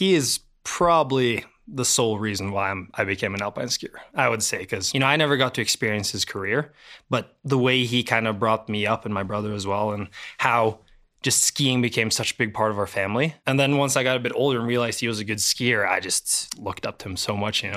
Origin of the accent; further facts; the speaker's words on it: United States; born there; also born or lived in Norway; being born in the US, I think I lived there for like 3 years, so I don't remember much of it